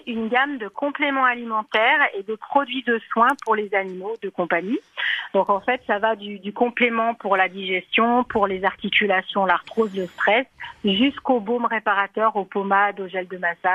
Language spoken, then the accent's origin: French; Auvergne-Rhône-Alpes, France; Je suis originaire de la vallée du Grésivaudan, en fait. Donc, j'ai toujours été sur les pentes de Belledonne depuis toute petite.